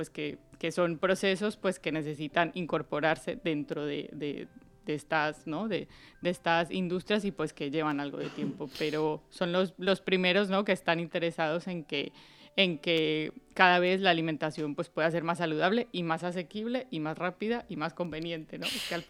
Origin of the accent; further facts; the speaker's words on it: Colombia; now in Valencia, Spain; De Colombia.